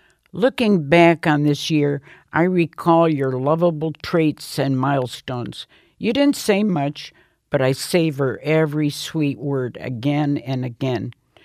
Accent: Athens, Attica, Greece; now in Dearborn, United States; When we came to this country from Athens, Greece, I didn't have any grandparents on either side of my family.

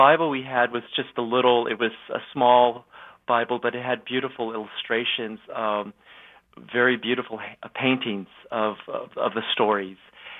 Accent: Juarez, Chihuahua, Mexico; also born or lived in El Paso; Sure. You know, I was born in El Paso, Texas, and raised and born a border city of Juarez, Mexico.

